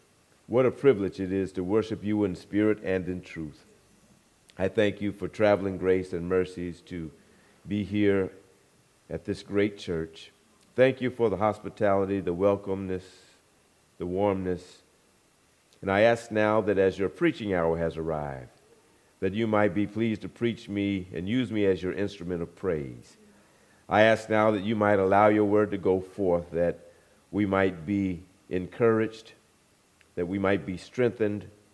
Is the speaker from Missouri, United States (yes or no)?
no; Brooklyn, New York, United States; I am from Brooklyn, New York.